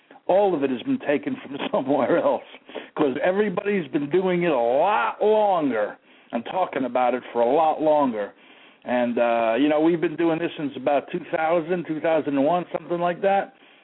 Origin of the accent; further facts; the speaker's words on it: Jackson Heights, New York, United States; Richard Daynor and I grew up together in Jackson Heights, went to the same school, junior high school, public school